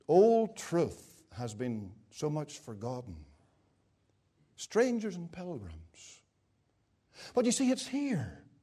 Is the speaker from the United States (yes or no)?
no; United Kingdom; and I think we're all British here as far as I know